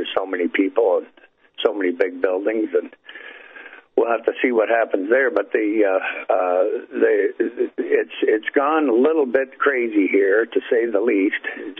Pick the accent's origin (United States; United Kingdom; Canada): Canada; I'm a Canadian, as any of you who've listened for this past year know. I'm on the show fairly regularly, always my great pleasure. America being my second home, South Florida specifically.